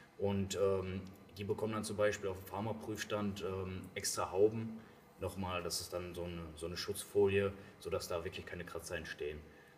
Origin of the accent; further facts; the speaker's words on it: Oelde, North Rhine-Westphalia, Germany; ich komme hier persönlich aus Oelde